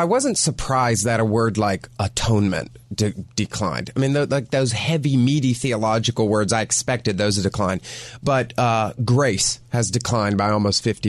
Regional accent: Georgia, United States; I grew up outside of Atlanta.

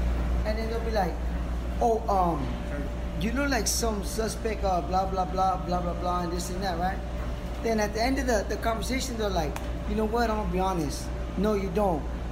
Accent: Los Angeles, California, United States; Hell no. I'm from East Los Angeles, baby.

